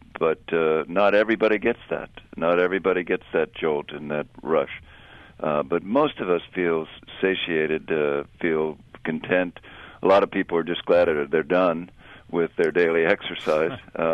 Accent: Boston, Massachusetts, United States; because I grew up in Boston during the Boston Marathon craze when it was beginning

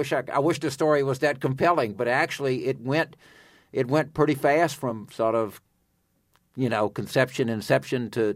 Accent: Louisiana, United States; And where I grew up in Louisiana, it doesn't, you know, if you knew the guy at the bank, you could get the loan.

